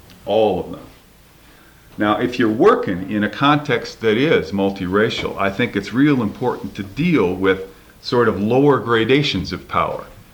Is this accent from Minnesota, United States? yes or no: no; Chicago, Illinois, United States; both of those things we're dealing with all the time in my hometown of Chicago